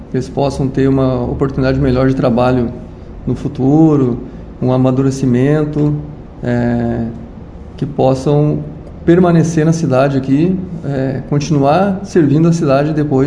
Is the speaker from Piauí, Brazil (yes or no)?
no; Rio Grande do Sul, Brazil; now in Bandeirantes, Brazil; Eu sou gaúcho, moro próximo a Porto Alegre, e servi em Porto Alegre há 9 anos, né? Já servi em outros estados do Brasil